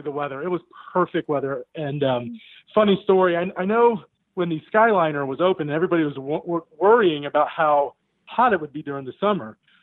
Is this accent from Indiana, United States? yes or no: no; Florida, United States; I'm the type, it's like, you know, I'm born and raised in Florida, and I'm like, I'm not bringing anything warm.